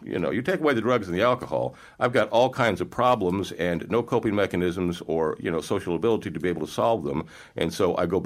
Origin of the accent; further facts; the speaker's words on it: Charleston, South Carolina, United States; I'm from Charleston, South Carolina, actually. That's home for me. And it's just a beautiful place.